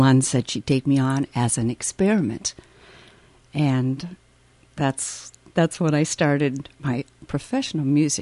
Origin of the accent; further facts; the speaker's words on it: Roseville, Minnesota, United States; I grew up in Roseville in a home that was filled with music.